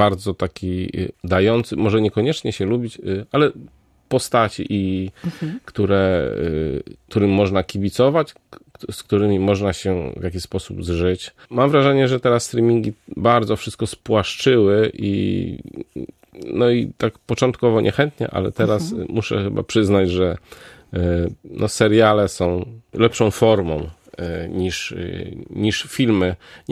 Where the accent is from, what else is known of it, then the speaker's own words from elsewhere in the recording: Stargard, West Pomeranian Voivodeship, Poland; bo pochodzę z Stargardu, chodziłem bardzo często